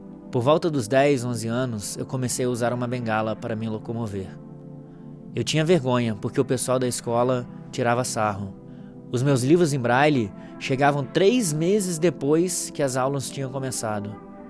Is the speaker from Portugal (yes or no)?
no; Guarapari, Espírito Santo, Brazil; Eu nasci e cresci em Guarapari, uma cidade no litoral do Espírito Santo.